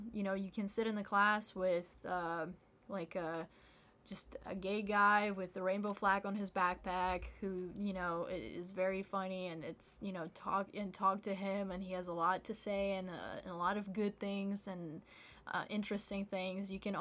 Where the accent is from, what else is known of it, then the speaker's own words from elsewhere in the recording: Uzbekistan; since I grew up in Uzbekistan, there is a lot of Korean communities there.